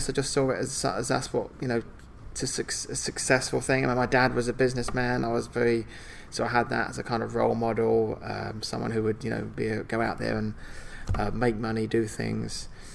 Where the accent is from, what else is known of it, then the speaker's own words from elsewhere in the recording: London, United Kingdom; I was born and raised in London, so I've been around people that would work in the City of London stock market.